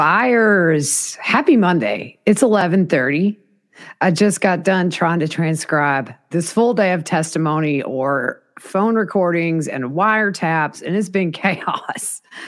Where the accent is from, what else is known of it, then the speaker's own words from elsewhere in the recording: South Carolina, United States; So can I just say, I grew up in the South, y'all, you know, born and raised here, lived in South Carolina, the deep South my whole life.